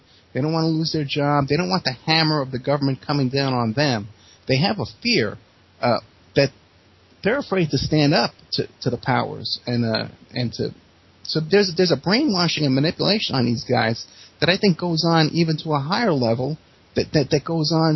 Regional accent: New York City, New York, United States; I come from New York City, okay, and I have a background of a lot of my friends were New York City cops.

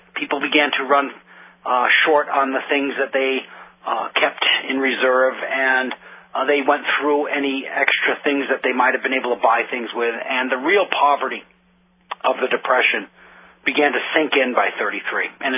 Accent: Northeast, United States; I mean, I grew up in the Northeast, and, geez, winter is supposed to be cold.

